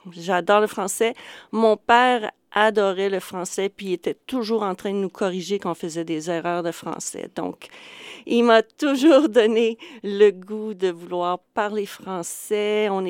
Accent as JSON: {"language": "French", "town": "Ottawa", "region": "Ontario", "country": "Canada", "tie": "born or raised there", "also_born_or_lived": "Montreal", "said": "Ah, ben je suis née à Montréal, mais j'ai vraiment grandi à Ottawa parce que mon père a eu un emploi à Ottawa, alors j'ai déménagé à Ottawa à l'âge de 10 ans."}